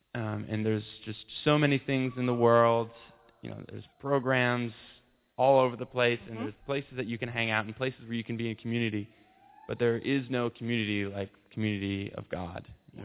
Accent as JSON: {"language": "English", "region": "New York", "country": "United States", "lives_now": "Syracuse, United States", "said": "I'm from Western New York, so I had never been here before"}